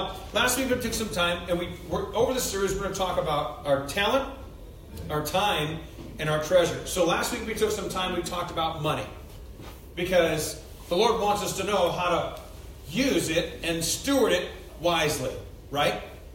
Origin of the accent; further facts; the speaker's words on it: Chicago, Illinois, United States; now in Laconia, United States; Growing up in Chicago, you didn't want to plant anything before Mother's Day.